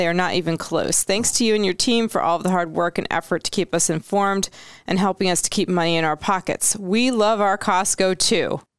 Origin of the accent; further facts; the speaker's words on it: Canada; My only issue is I'm Canadian.